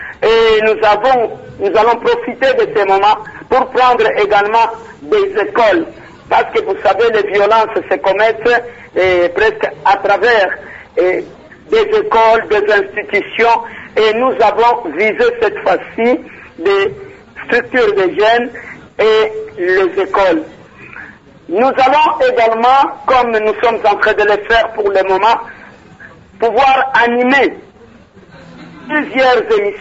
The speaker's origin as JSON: {"language": "French", "region": "Maniema", "country": "DR Congo", "said": "chez nous au Maniema"}